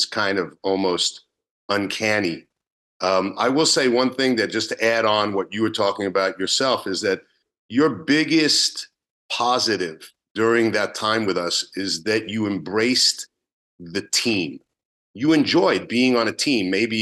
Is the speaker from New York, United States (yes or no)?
yes; New York, United States; I grew up in New York. My family was mostly from New York. I was going to go back to New York and just work in a dental practice.